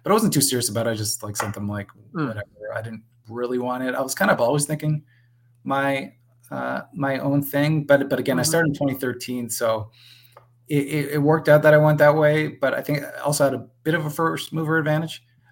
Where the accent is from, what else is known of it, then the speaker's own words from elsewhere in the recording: Ontario, Canada; So to give the background, I grew up just outside of Toronto, probably 40 minutes. And then, so I worked in Toronto forever and then was in New York getting my master's. And then we came back to Toronto living with my parents because we got forced back by COVID.